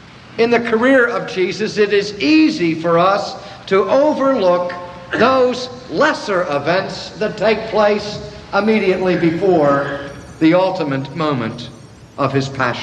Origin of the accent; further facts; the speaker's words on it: Pittsburgh, Pennsylvania, United States; growing up in Pittsburgh in western Pennsylvania, one of my great heroes was a baseball player from a steel mill town just across the river from where I went to high school.